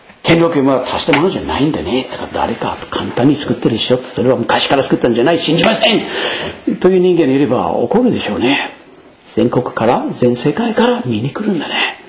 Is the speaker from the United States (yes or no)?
yes; United States; Japanese is a second language; now in Japan; 私はアメリカ人は